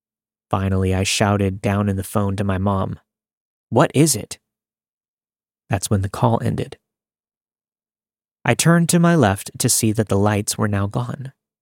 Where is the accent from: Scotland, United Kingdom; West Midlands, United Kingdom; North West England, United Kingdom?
Scotland, United Kingdom; Being a Scottish guy, I like to go to the pub with my friends and get drunk.